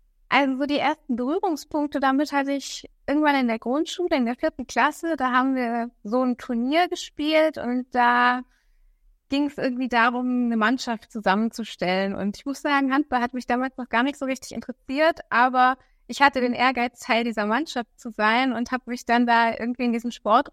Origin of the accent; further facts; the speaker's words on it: Thuringia, Germany; Nee, wir kommen ja aus Thüringen, wir machen das alles ein bisschen nachhaltiger.